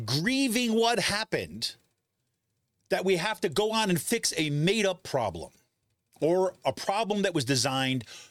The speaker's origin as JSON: {"language": "English", "town": "Utica", "region": "New York", "country": "United States", "tie": "born or raised there", "said": "center city, inner city Utica schools where I grew up in Utica, right?"}